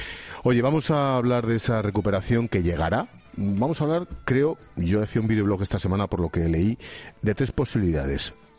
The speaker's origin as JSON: {"language": "Spanish", "town": "Tres Cantos", "region": "Community of Madrid", "country": "Spain", "tie": "born or raised there", "said": "ha sido alcalde de Tres Cantos durante mucho tiempo, que es mi pueblo."}